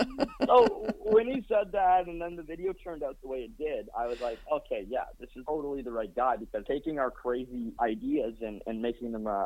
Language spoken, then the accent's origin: English; Chesterville, Ontario, Canada; And then we recorded the music video back in my hometown in Chesterville. And it's a small town of about 1,400 people.